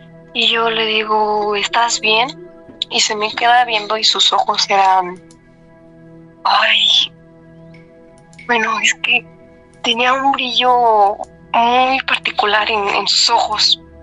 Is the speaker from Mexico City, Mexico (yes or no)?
yes; Mexico City, Mexico; Soy de la Ciudad de México.